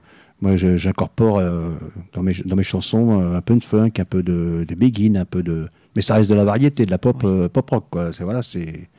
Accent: Paris, Île-de-France, France; born there; je suis né à Paris en 1964.

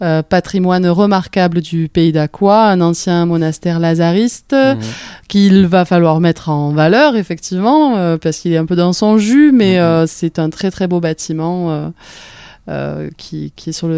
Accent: Cavillargues, Occitanie, France; je suis originaire du Gard, d'un petit village qui s'appelle Cavillargues

